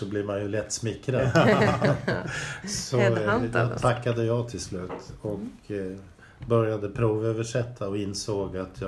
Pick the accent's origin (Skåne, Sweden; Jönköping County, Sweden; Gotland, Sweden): Gotland, Sweden; Visby; Jag är gotlänning, född i Visby. Och var metodist i min barndom och sen blev jag lutheran.